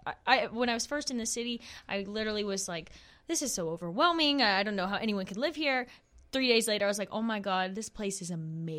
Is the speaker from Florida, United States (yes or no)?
no; Mansfield, Texas, United States; Yes, well, right next to Cowtown in Mansfield.